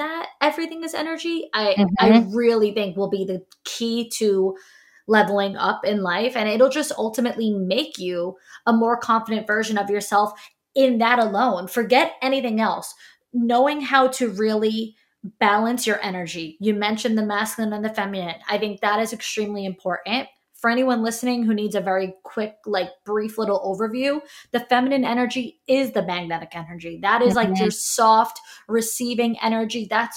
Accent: New York, United States; I'm from New York.

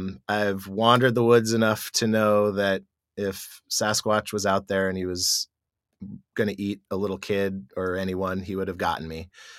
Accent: Montana, United States; I am from Montana, and it's Ghost Town Central.

